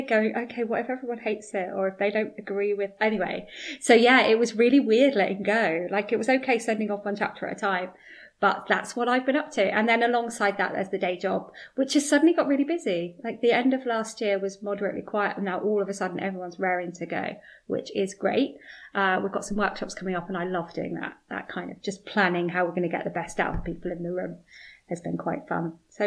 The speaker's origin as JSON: {"language": "English", "country": "United Kingdom", "said": "being British, that's just mortifying."}